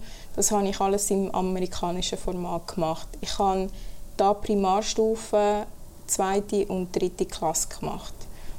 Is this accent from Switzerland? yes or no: yes; Switzerland; born there; aber ich bin in der Schweiz geboren.